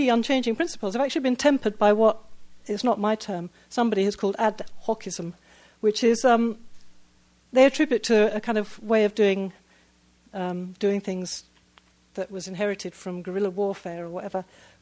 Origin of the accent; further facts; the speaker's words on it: United Kingdom; as a British person